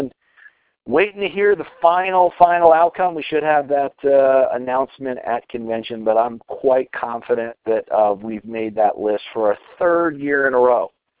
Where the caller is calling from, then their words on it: Colorado, United States; I'm calling in from Colorado.